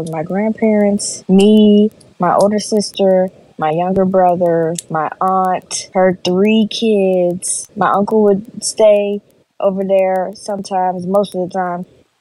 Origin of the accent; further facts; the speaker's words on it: Charles County, Maryland, United States; I'm from Charles County, Maryland. I lived here basically my whole life. Like, I've moved a couple places, but this is basically where I've been my whole life.